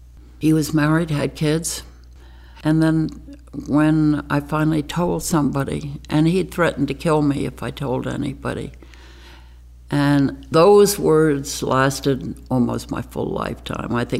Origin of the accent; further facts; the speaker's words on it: New York, United States; born there; I was born in New York City in 1934, in October, so I'm a Libra.